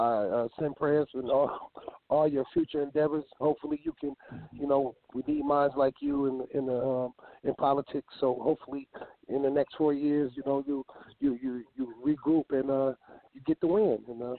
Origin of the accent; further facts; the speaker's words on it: Michigan, United States; I'm from Michigan, and up here, you ride down the highway, you see divorce lawyers got billboards.